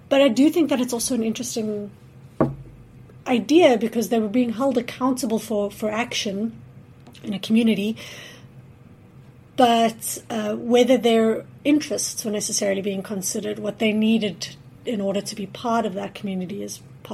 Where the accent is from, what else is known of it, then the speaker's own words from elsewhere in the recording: South Africa; I'm from South Africa